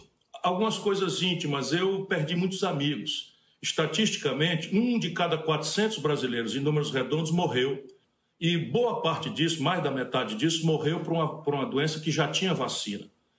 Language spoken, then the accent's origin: Portuguese; Sobral, Ceará, Brazil; de maneira que eu saí de Sobral e conheci Portugal antes de conhecer Fortaleza.